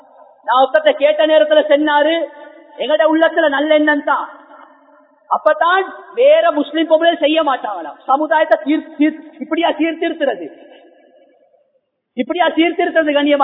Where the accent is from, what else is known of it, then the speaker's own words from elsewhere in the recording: Colombo, Western Province, Sri Lanka; கொழும்புல, நானும் கொழும்பு தான்